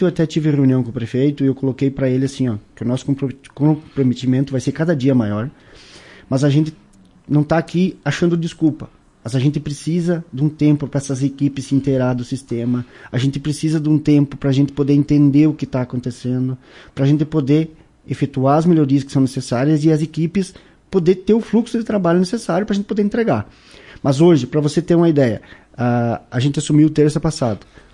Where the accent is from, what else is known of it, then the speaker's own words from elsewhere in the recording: Barracão, Paraná, Brazil; Famosa Barracão, divisa com Santa Catarina, a ponte do Barracão, como todo mundo falava.